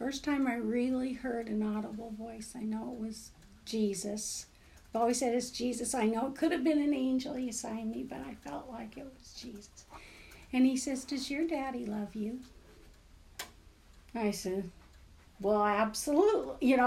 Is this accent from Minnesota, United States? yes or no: yes; Montevideo, Minnesota, United States; born there; I was born in Montevideo, Minnesota.